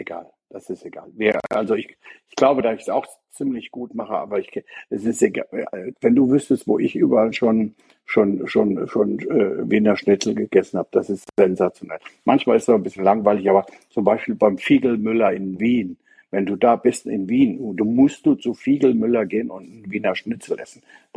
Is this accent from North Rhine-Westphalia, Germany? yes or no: yes; North Rhine-Westphalia, Germany; meine Frau und ich, wir kommen jetzt in der gebürtige Wittgensteiner. Das ist der südlichste Zipfel vom Sauerland. Da wird man vielleicht auch ein bisschen anders groß als in Großstädten.